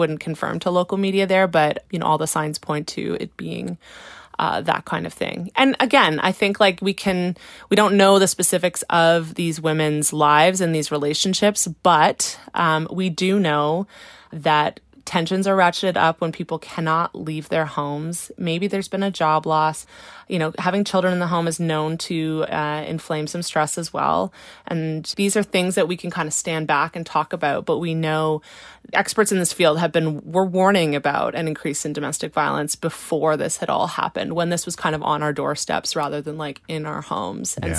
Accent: Brockville, Ontario, Canada; born or raised there

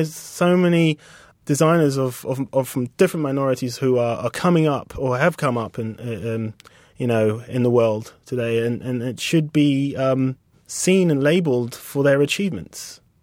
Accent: United Kingdom; accent: British; she looked at us both, like, in amazement that we came from Mars with, like, these British accents.

